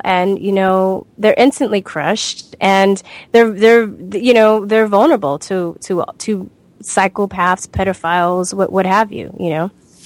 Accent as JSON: {"language": "English", "town": "Los Angeles", "region": "California", "country": "United States", "tie": "born or raised there", "said": "because growing up in Los Angeles, you know, I see how vulnerable people are all the time."}